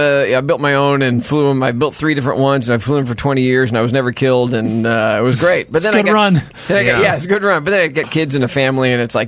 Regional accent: Dallas, Texas, United States; Dallas. Grew up in Dallas.

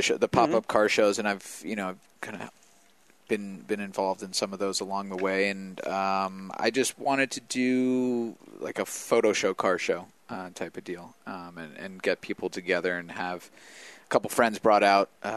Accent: Vermont, United States; That is growing up in Vermont, driving out to my parents' house, which is down a valley.

